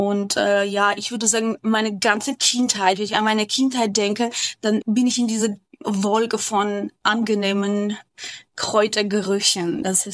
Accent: Yerevan, Armenia; Ja, ich komme aus Jerewan, ich komme aus Armenien

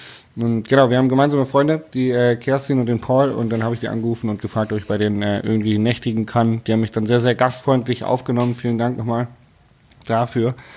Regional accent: Hanover, Lower Saxony, Germany; Also ich bin ja eigentlich ursprünglich Hannoveraner, Pilzbiertrinker kann man sagen.

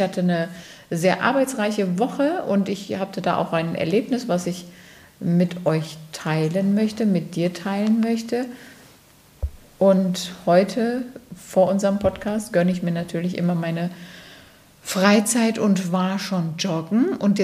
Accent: North Rhine-Westphalia, Germany; also ich komme ja aus dem Ruhrgebiet, ne? Wir sind ja mit Pommes groß geworden.

